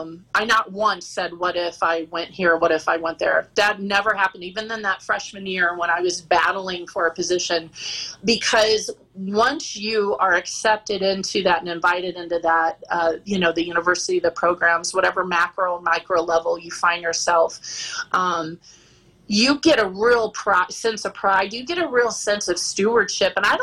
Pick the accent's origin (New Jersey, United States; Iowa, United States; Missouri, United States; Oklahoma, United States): Missouri, United States; because I was from Missouri and I hadn't followed Nebraska until I was recruited.